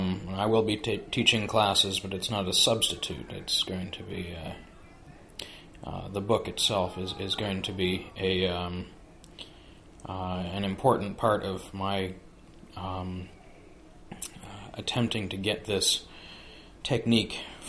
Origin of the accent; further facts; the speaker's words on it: Waltham, Massachusetts, United States; I'm from Waltham, and I've been knitting for about 3.5 years